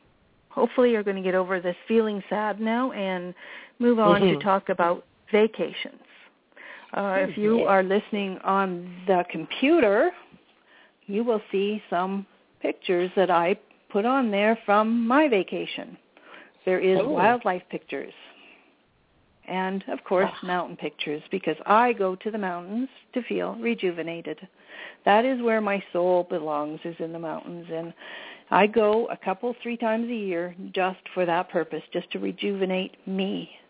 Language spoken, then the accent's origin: English; Canada; So if I make a mistake, it's because I'm Canadian, and that's what we say.